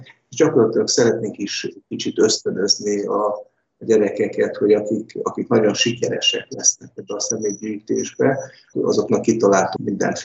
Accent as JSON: {"language": "Hungarian", "region": "Borsod-Abaúj-Zemplén", "country": "Hungary", "tie": "born there", "said": "Én ezen a környéken születtem, és nagyon-nagyon sokat járok most is az Zemplén hegységbe túrázni, biciklizni."}